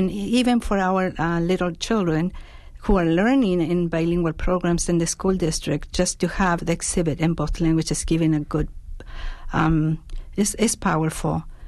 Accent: Chile; now in Green Bay, United States; Well, I am from Chile

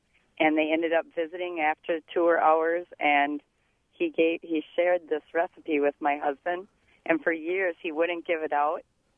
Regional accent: Cambria, Wisconsin, United States; now in Portage, United States; Hi, I'm in Portage, but I'm from Cambria

